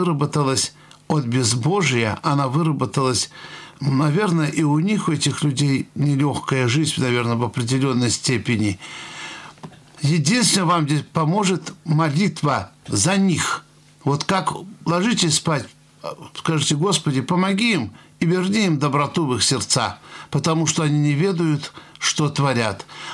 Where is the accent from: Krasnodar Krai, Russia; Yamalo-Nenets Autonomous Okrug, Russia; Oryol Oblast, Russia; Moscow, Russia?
Krasnodar Krai, Russia; Novorossiysk; also born or lived in Belarus; Я вам скажу, что я родился в Белоруссии, хотя с 4 лет воспитывался на юге, в Новороссийске. Наша семья очень верующая, но не фанатичная.